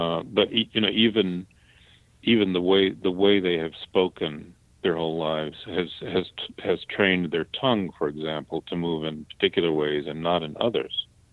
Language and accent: English; Deep South, United States; I'm from the Deep South myself, and people say that, you know, they can't hear my accent. I hear it a little bit when I hear myself speak. But the minute I go home, it all comes back.